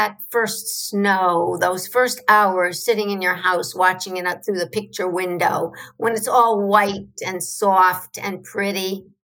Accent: Chicago, Illinois, United States; now in Israel; Well, born and raised in Chicago was during a good time. I lived during good times in Chicago. Always was raised in a Zionist home, in a religious Zionist home, with Israel and what's going on in Israel always being important.

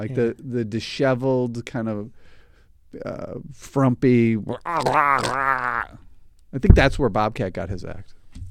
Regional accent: Illinois, United States; He references Illinois. Yeah. I'm from Illinois.

